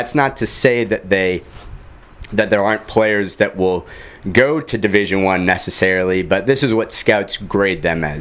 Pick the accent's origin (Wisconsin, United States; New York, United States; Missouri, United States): Missouri, United States; St. Louis; I'm from St. Louis. There are a lot of people there that are big fans of Mizzou, also in the SEC.